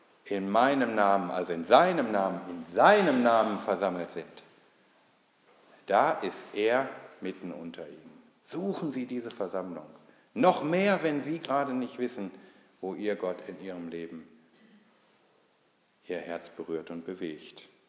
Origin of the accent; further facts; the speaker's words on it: Bielefeld, North Rhine-Westphalia, Germany; In Bielefeld, wo ich herkomme